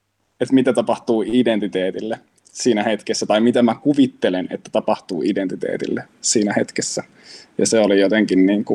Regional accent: Imatra, South Karelia, Finland; se ympäristö, missä mä oon kasvanut pikkukaupungissa Imatralla lapsena

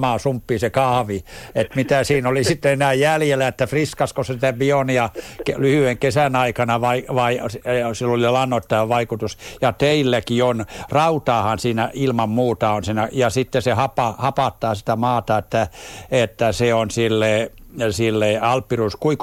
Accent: Perniö, Southwest Finland, Finland; No lapsena Perniössä asuneena tiedän

